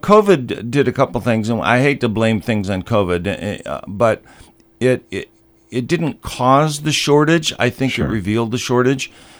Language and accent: English; Bemidji, Minnesota, United States; I grew up here in Bemidji.